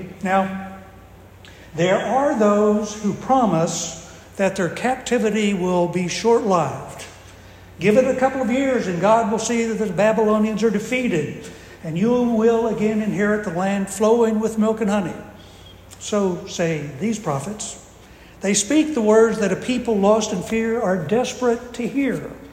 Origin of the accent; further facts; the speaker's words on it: Indiana, United States; moved away; Now, as many of you know, I'm from Indiana, and I had never heard of Louis Grizzard until I moved to Georgia in 1980.